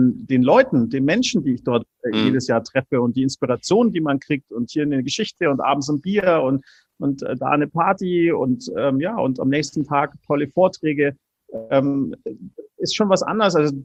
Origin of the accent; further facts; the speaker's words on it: Germany; Als Deutscher natürlich Berlin.